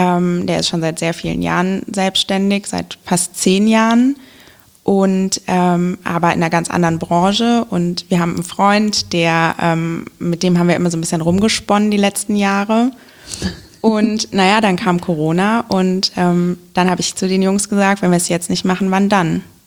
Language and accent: German; Wiesbaden, Hesse, Germany; Ich bin nämlich in Wiesbaden geboren und habe immer in Wiesbaden gewohnt. Also obwohl ich dann auch in Frankfurt studiert habe, ich bin gependelt und bin immer in meiner Heimatstadt geblieben.